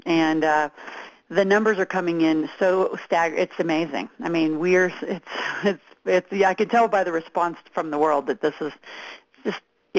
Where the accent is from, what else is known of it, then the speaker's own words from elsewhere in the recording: Mead, Nebraska, United States; I grew up in Mead, Nebraska. Can you believe it? It's outside of Wahoo, Fremont.